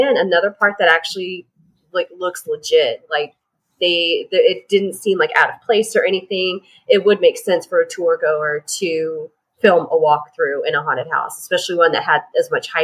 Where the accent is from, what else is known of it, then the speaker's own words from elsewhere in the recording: Texas, United States; and see, down here in Texas, we're, because especially in my area, we're below sea level. So that's why we don't have basements.